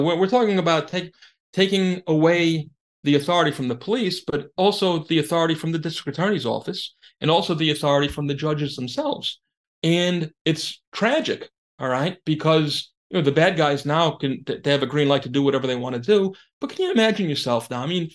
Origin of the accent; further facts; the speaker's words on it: New York City, New York, United States; Remember, I'm from New York City. I can understand this.